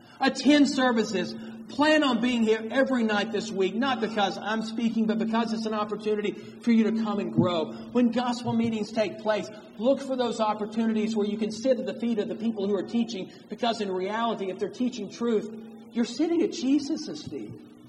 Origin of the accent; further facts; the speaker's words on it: Mississippi, United States; Hank Couchman was an elder in the congregation that I grew up down in Mississippi.